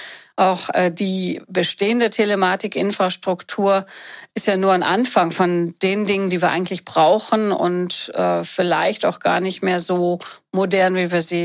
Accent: North Rhine-Westphalia, Germany; now in Berlin, Germany; ich komme aus Nordrhein-Westfalen, bin jetzt ja hier in Berlin

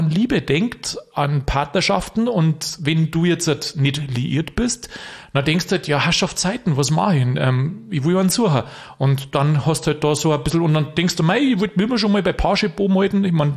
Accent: Vilsbiburg, Bavaria, Germany; Ich komme aus Vilsbiburg, da ist mir zugegangen.

